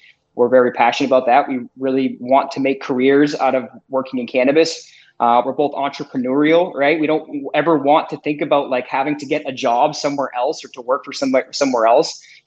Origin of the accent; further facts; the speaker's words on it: Auburn, Maine, United States; I grew up in Auburn, he grew up in Turner